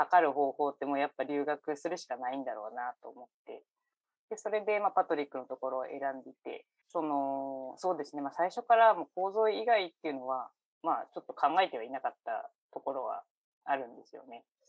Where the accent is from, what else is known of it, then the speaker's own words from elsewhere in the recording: Utsunomiya, Tochigi, Japan; 宇都宮出身なんです、